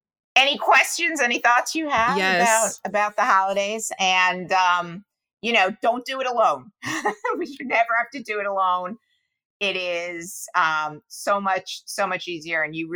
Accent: New Jersey, United States; You know me, I grew up in Jersey.

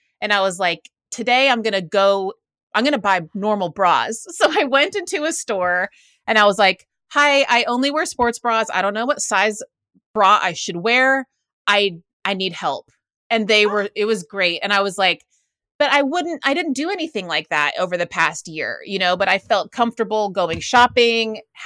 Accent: Waco, Texas, United States; I'm from Waco, yeah. Texas. And I have a lot of, you know, friends and acquaintances from back home

